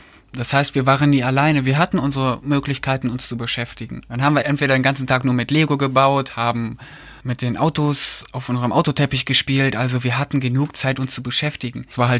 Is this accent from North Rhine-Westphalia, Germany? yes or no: yes; Kleve, North Rhine-Westphalia, Germany; aber Kleve ist meine Heimat, darauf beziehe ich mich auch noch